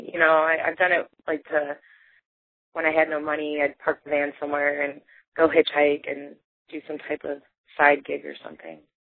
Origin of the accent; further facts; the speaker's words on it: Chicago, Illinois, United States; No, I grew up in Chicago, like in the South Side ish, and then in the suburbs later on in life.